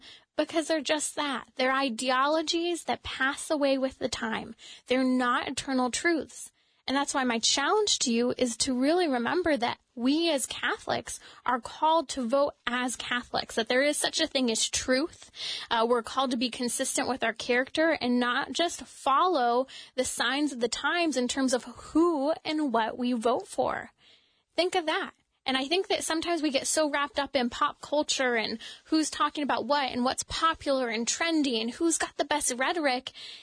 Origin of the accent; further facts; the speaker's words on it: California, United States; Now, I'm coming from Southern California.